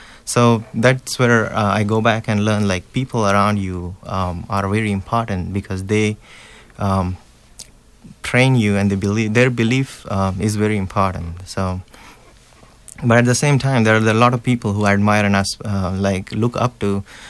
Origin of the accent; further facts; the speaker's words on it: Nevasa, Maharashtra, India; English is a second language; now in United States; my journey started at a small town called Nevasa, which is in Ahmednagar district in India.